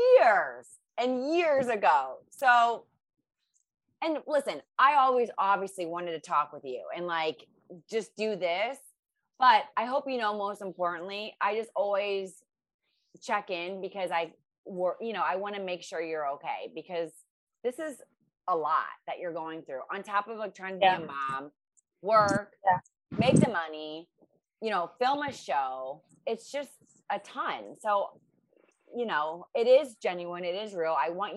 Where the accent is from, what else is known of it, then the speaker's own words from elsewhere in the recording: Ohio, United States; now in Los Angeles, United States; Yeah. No. I'm from Ohio and now in LA.